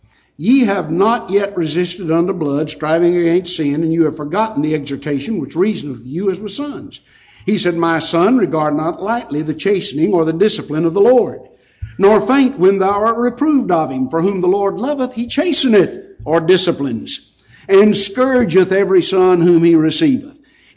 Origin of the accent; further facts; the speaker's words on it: Lufkin, Texas, United States; down in East Texas where I grew up around Lufkin.